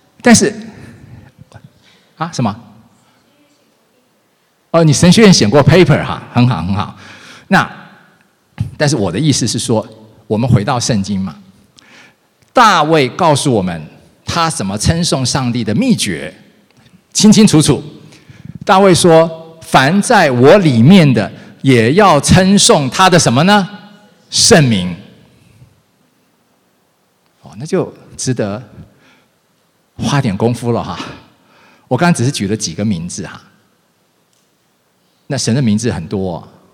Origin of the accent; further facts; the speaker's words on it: Taiwan; 在我是台湾出生长大，那我后来信主之后